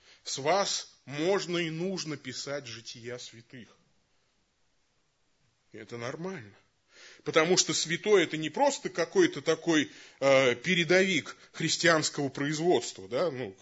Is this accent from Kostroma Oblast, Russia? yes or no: no; Samara, Samara Oblast, Russia; А на самом деле она произошла в Самаре. Я из Самары сам.